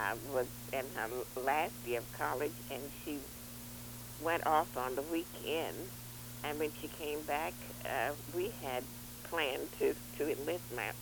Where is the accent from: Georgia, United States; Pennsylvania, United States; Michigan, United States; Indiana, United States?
Georgia, United States; Augusta; I'm originally from Augusta, Georgia.